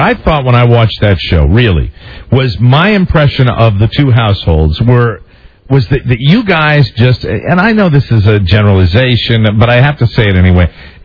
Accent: Hartford, Connecticut, United States; I'm from, you know, 20 minutes south. I'm from Hartford, Connecticut.

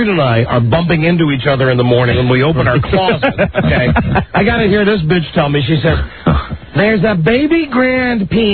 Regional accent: Chicago, Illinois, United States; This is how, you know, you sit down and say, I'm from Chicago.

